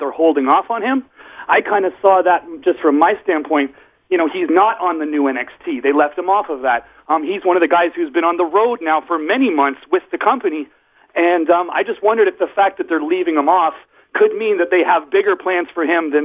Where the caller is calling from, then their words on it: Toronto, Ontario, Canada; Hey, Brian … I'm calling you from Toronto.